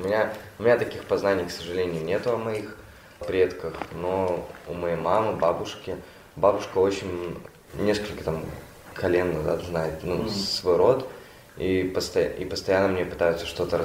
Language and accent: Russian; Belarus; Из Беларуси.